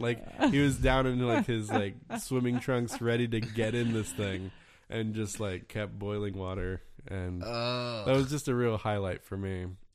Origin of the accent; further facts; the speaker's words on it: Florida, United States; That's my home state.